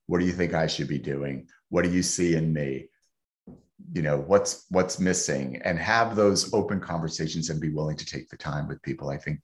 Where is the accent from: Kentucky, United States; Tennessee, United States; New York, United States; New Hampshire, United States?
New York, United States; Yonkers; Yeah, grew up in Yonkers.